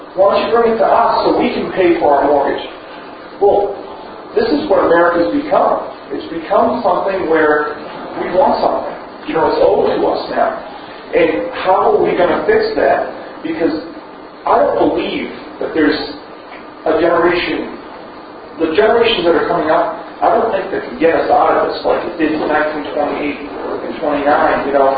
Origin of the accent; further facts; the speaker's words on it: New Hampshire, United States; we're from the Seacoast area, Hampton, York and stuff.